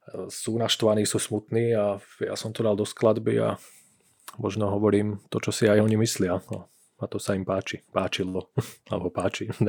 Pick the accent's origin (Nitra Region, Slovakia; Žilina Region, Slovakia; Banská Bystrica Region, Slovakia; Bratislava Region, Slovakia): Bratislava Region, Slovakia; Bratislava; moved away as an adult; now in Olomouc, Czech Republic; A ja som chcel vypadnúť z Bratislavy a zo Slovenska. Sice ako je to moje rodné mesto, mám ho rád, ale Olomouc som si úplne zamiloval.